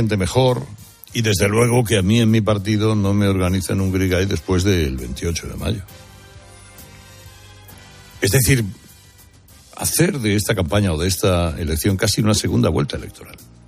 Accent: Spain; los españoles somos los europeos que más se han empobrecido en estos años

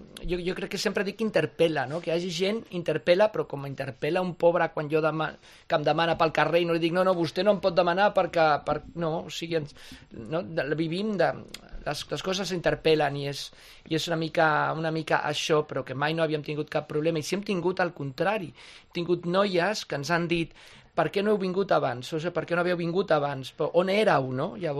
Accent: Mexico City, Mexico; moved away as an adult; sóc nascut a Mèxic, llavors. Vaig viure a la ciutat de Mèxic 22 anys

